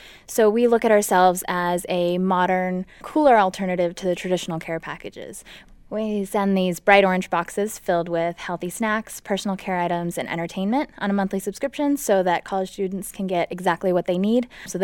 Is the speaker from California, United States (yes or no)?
yes; Los Angeles, California, United States; now in Cincinnati, United States; I've grown up all over the place, but most recently from Los Angeles.